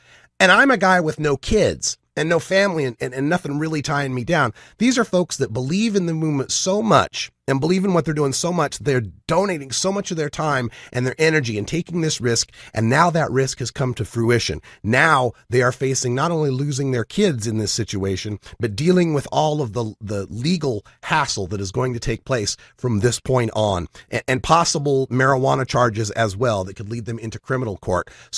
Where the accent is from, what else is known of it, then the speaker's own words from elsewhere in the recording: Idaho, United States; here in the state of Idaho, my home state.